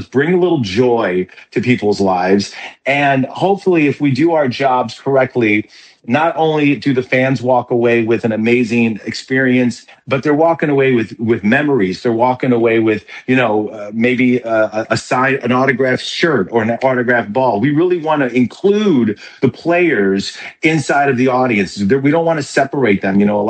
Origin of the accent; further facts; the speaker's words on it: Chicago, Illinois, United States; I'm originally from Chicago, so it was great to come home and be able to perform as a Blue Man during those days.